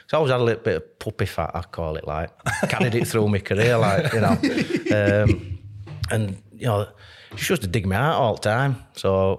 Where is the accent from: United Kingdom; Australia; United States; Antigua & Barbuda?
United Kingdom; Barnsley, Yorkshire and the Humber; I'm from Barnsley, John. You should know better.